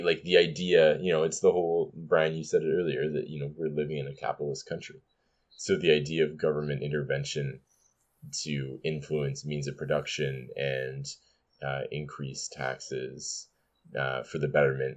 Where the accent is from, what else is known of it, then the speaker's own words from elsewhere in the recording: Canada; As a Canadian citizen, it just seems like a lot is going right over there.